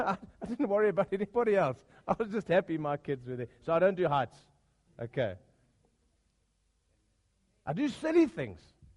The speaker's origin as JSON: {"language": "English", "region": "KwaZulu-Natal", "country": "South Africa", "tie": "born or raised there", "moved": "yes", "lives_now": "Fourways, South Africa", "said": "We've had four children of our own. We grew up in Natal. We came to Four Ways about 16 years ago to plant the church."}